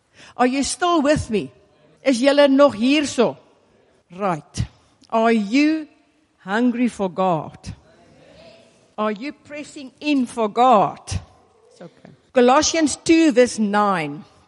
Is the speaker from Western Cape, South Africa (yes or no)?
no; Pretoria, Gauteng, South Africa; now in Polokwane, South Africa; I am from Pretoria.